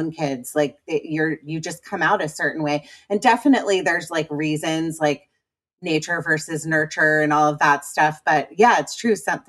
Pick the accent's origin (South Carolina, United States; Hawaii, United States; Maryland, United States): Maryland, United States; Potomac; So I'm a Washingtonian. I'm from Potomac, Maryland.